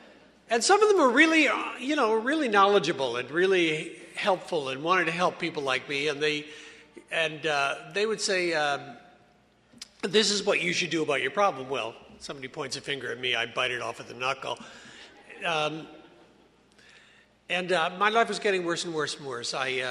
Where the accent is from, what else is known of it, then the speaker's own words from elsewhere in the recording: Victoria, British Columbia, Canada; born there; I was born in Victoria, and it's nice to be up island again.